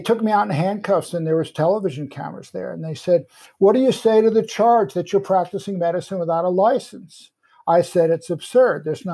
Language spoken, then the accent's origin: English; Madison, Wisconsin, United States; I was from Madison, Wisconsin, but I did my studies in Chicago.